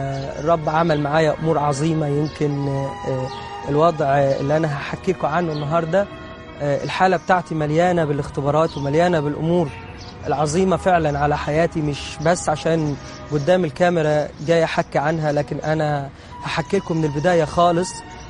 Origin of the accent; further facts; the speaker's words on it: Minya Governorate, Egypt; أهلي ودوني لدكتورة معينة عندنا في المنيا